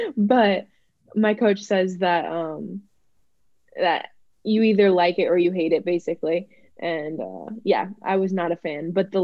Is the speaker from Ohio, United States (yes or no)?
yes; Ohio, United States; I'm like, maybe it's because I'm from Ohio, but I'm not sure.